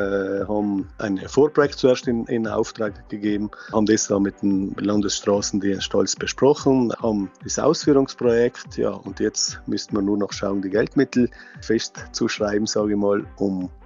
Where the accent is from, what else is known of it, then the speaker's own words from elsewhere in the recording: Trentino-Alto Adige, Italy; ich sehe das jetzt nicht als mich persönlich als Südtiroler des Tages